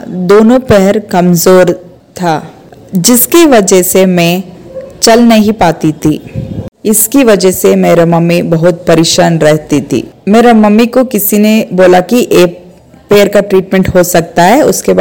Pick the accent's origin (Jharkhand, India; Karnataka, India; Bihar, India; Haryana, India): Karnataka, India; Bengaluru; और मैं बेंगलुरु कर्नाटका से हूँ।